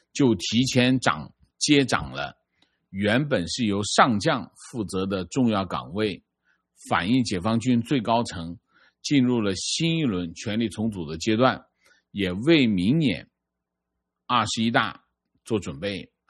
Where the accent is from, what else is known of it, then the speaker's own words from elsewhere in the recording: Guangzhou, Guangdong, China; moved away as an adult; now in Canada; 我是广州人，2022年6月拿到工签来到加拿大，我们运气非常好，一落地就找到工作。